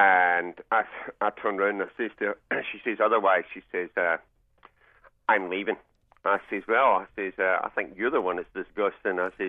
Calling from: Glasgow, Scotland, United Kingdom; moved away; I'm from Scotland originally, Glasgow, and I've been here 21 years.

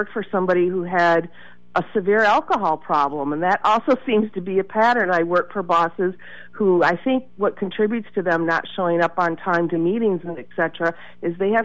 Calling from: Danville, United States; I'm calling from Danville.

